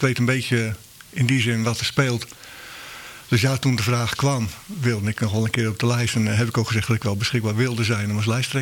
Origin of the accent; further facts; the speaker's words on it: Brandwijk, South Holland, Netherlands; born there; Ik ben in Brandwijk geboren.